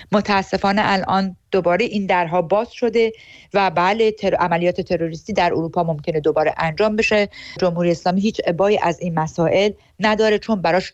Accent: Iran; من به عنوان یک سیاستمدار و به عنوان یک ایرانی تبار که جمهوری اسلامی رو از داخل و خارج میشناسه

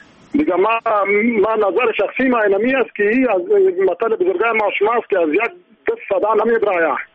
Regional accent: Afghanistan; من یکی افغان هستم

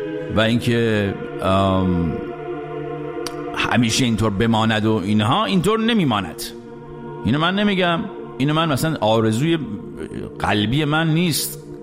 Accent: Iran; moved away; خارج از ایران داریم زندگی میکنیم، هیچ حقی هم به عنوان یک ایرانی نداریم

